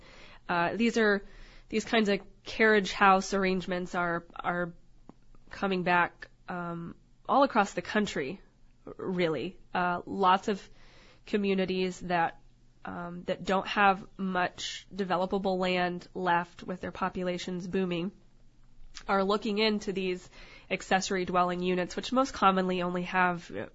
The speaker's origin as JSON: {"language": "English", "region": "East Coast", "country": "United States", "tie": "born or raised there", "lives_now": "Alaska, United States", "said": "Interestingly enough, so I'm not an Alaskan. I was I'm an import. I grew up on the East Coast"}